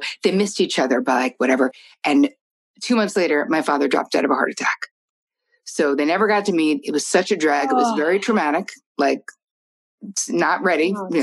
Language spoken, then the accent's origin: English; New Jersey, United States; He realized how he lives in New Jersey, which I'm from Jersey, so I love Jersey.